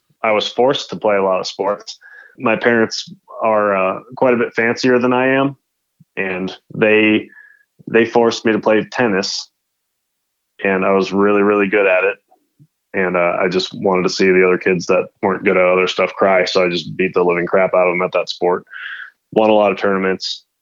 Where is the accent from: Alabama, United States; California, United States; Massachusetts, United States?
Massachusetts, United States; Plainville; now in Gardnerville, United States; So honestly, where I grew up in Massachusetts was called Plainville.